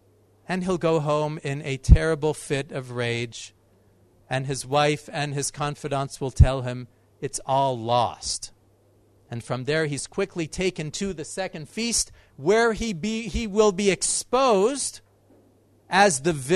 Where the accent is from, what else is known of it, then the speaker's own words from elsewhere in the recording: Canada; when I was growing up in Canada in the 70s and the 80s